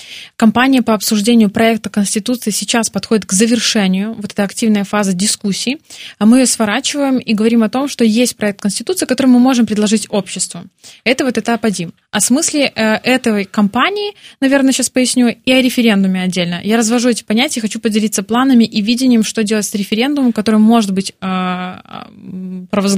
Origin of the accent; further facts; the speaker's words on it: Belarus; А вот чего хотим мы, белорусы, ответ как будто неоднозначный.